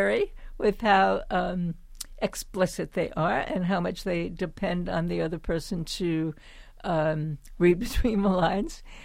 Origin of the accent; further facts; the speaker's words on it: Brooklyn, New York, United States; I grew up in Brooklyn, we will often talk along as a way of showing enthusiasm.